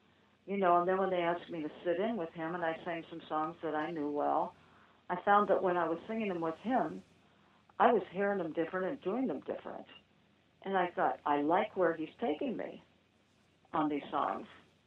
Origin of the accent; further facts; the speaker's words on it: Indianapolis, Indiana, United States; And I grew up in Indianapolis, I mean, I learned from the best.